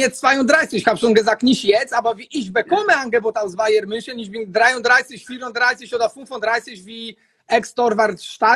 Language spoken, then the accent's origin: German; Poland; German is a second language; moved away; Ja, ich komme aus Polen, ich habe keine Angst